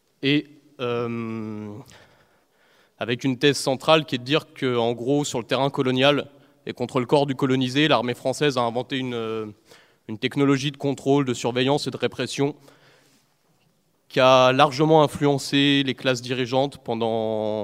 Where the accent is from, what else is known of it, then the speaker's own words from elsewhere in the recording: Gennevilliers, Île-de-France, France; moi j'ai grandi à Gennevilliers